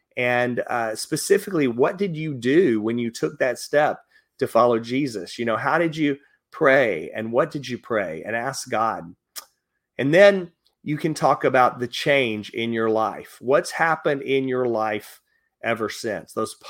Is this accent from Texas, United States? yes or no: yes; Grand Prairie, Texas, United States; But you know, I grew up in Grand Prairie, Texas.